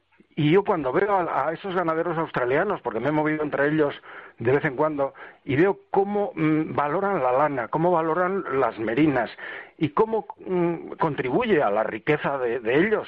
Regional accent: León, Castile and León, Spain; a España, en concreto a mi tierra, a León

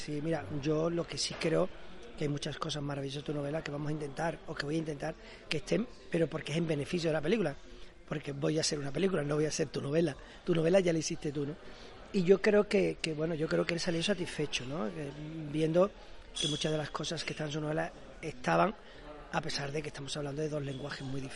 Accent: Lebrija, Andalusia, Spain; yo procedo de un mundo rural, es decir, soy de Lebrija, ¿no? Como sabes, vengo de una familia de jornaleros del campo, he trabajado mucho en el campo, he vivido en los cortijos.

